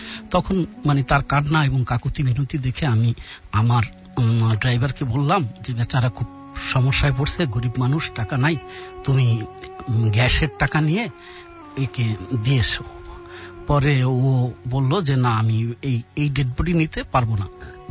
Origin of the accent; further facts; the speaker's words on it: Madaripur, Dhaka Division, Bangladesh; মাদারীপুর থেকে এসেছি।